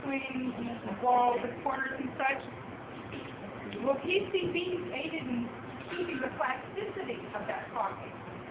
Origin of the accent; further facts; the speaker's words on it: Florida, United States; When I was a kid, growing up in Florida, and you know that mosquito fog truck?